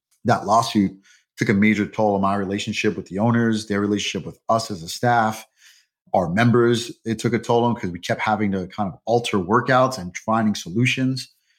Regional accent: New York, United States; So, of course, I'm New Yorker through and through. I've never really left the United States all too much, maybe just, you know, maybe to Mexico.

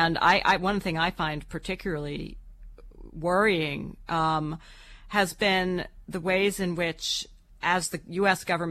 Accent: United States; as an American citizen and just as a human being, pretty scary

